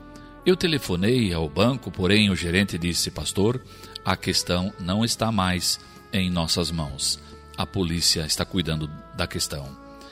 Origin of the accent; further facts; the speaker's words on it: Curitiba, Paraná, Brazil; also born or lived in Blumenau; eu estive em Curitiba, na capital, onde eu cresci desde os meus 4 anos de idade. Nasci em Blumenau e cresci em Curitiba